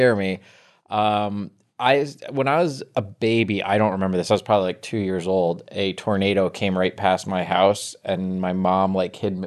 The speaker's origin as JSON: {"language": "English", "region": "East Coast", "country": "United States", "tie": "born or raised there", "lives_now": "Los Angeles, United States", "said": "It is funny to me now living in California from growing up on the East Coast, because we would get like not hurricanes, but hard thunderstorms regularly."}